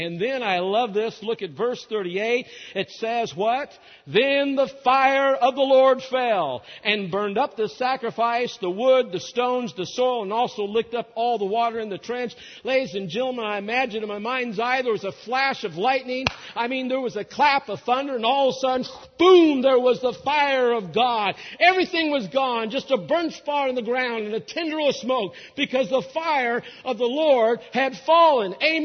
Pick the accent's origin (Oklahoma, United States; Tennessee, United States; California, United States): Oklahoma, United States; Beaver; born there; I was born in Beaver, Oklahoma.